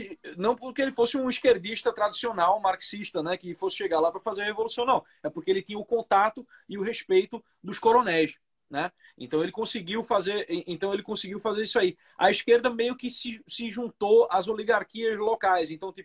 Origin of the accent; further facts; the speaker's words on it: Recife, Pernambuco, Brazil; eu cresci em Recife.